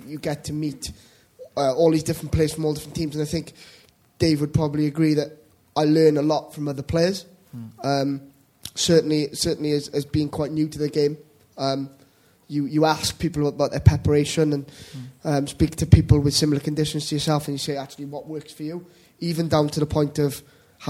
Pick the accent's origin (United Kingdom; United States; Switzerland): United Kingdom; Wales; As I say, to get your Welsh cap as a Welsh lad, no better feeling.